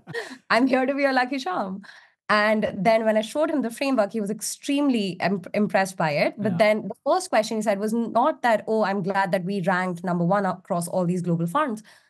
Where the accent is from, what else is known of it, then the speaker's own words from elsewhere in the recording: India; now in United Kingdom; So I'm from India. When I moved to the UK, it was so painful because I was not able to transfer any capital. So as an Indian, like, and as an Asian brown immigrant, you don't have any credit history.